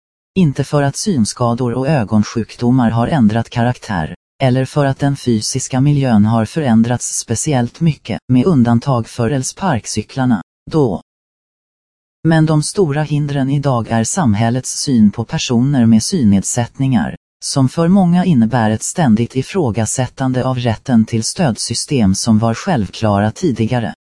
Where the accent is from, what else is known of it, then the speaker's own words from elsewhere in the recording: Stockholm, Stockholm County, Sweden; Jag är urstockholmare men min mamma kommer från Bergslagen och pappa från Småland.